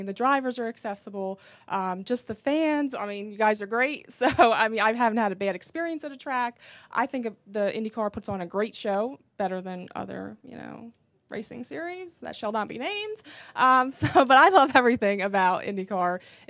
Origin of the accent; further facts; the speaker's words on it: New Jersey, United States; I'm from Jersey.